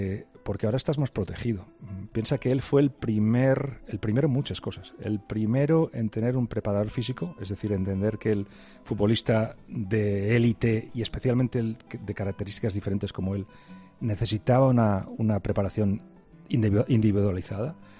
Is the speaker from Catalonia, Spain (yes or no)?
yes; Barcelona, Catalonia, Spain; Yo soy de Barcelona y conozco muy bien la mentalidad, nuestra mentalidad